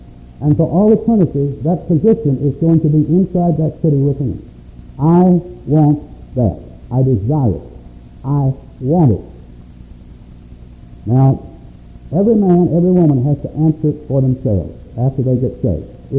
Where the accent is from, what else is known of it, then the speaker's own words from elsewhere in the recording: Augusta, Arkansas, United States; born there; I was born in the Bible Belt in Augusta, Arkansas.